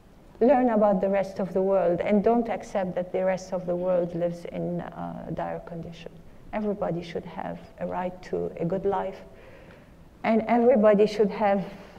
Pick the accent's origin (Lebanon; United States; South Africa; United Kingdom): Lebanon; I think I've seen how my country of origin, I grew up in Lebanon, has gone through 23 years of civil war